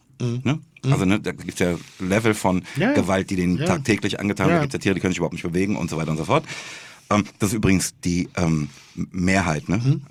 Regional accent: Frankfurt, Hesse, Germany; bei uns in Frankfurt sagt man, der will mir eine Futter auf die Backe machen.

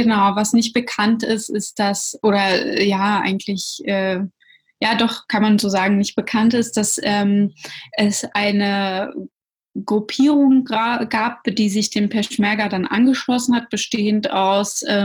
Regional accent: Russia; born there; first language Russian; German is a second language; Genau, also ich bin auch in Russland geboren. Und war auch dort im Kindergarten und ich bin eigentlich zuerst mit Russisch aufgewachsen

